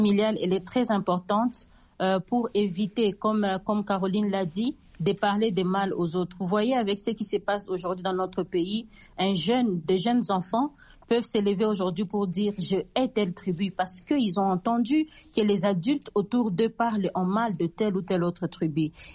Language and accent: French; DR Congo; Nous, je suis de la RDC, bien sûr, on peut le remarquer.